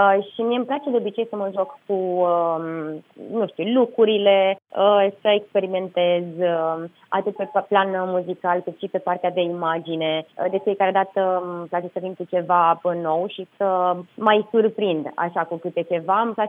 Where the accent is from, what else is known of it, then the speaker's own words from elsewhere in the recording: Transylvania, Romania; Chiar dacă e Moldova, eu sunt ardeleancă